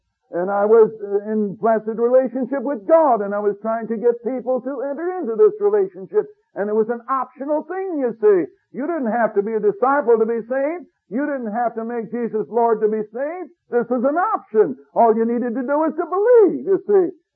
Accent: United States; And so I am an American 100% as I travel around and see what's going on around the world.

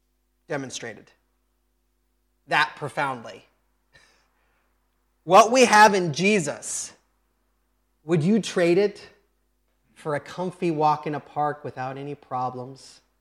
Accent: United States; I'm an American, and that's not okay in America

